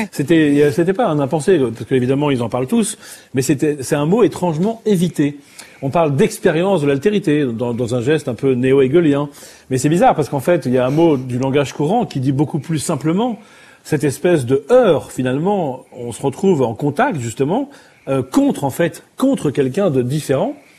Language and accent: French; Boulogne-Billancourt, Île-de-France, France; Puisque moi, je suis né à Paris, enfin dans l'Ouest parisien, à Boulogne. J'ai grandi très très très très loin de l'Algérie et de son soleil.